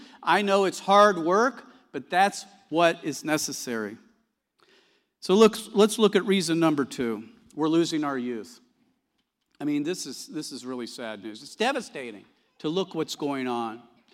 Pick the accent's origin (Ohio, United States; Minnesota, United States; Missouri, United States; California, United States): Ohio, United States; Columbus; I come from Columbus, Ohio, so I'm driving up here.